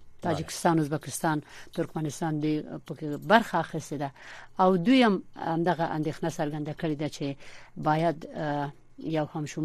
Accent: Afghanistan; مونږ ټول د افغانستان خلک افغانان یو، ټول ورونه یو.

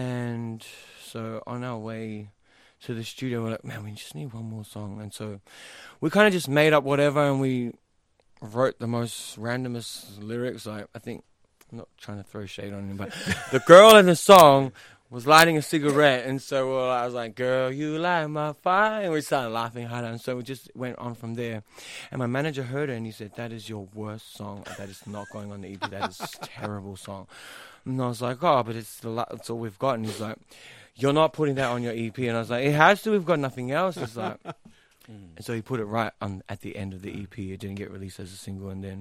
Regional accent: New Zealand; because being Polynesian, being from the islands, I'm from New Zealand

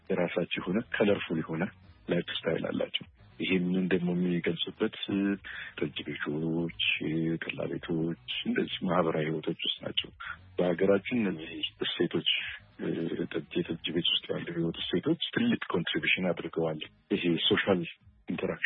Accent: Addis Ababa, Ethiopia; ከልጅነቴ የነበረውን የማውቀውን እኔ ሰፈሬ ደቡብ ቃ የሚባለው ፊት ወር አካባቢ የተወለድኩት ቤተመንግስት ከይገባዋል ቱሪስት ሆቴል ጀምሮ እስከ አምባሳደር ድረስ

